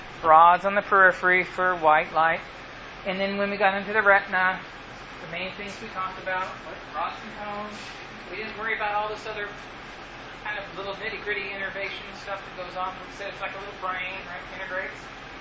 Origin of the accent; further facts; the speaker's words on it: Sweetwater, Texas, United States; Come to my hometown, Sweetwater, Texas.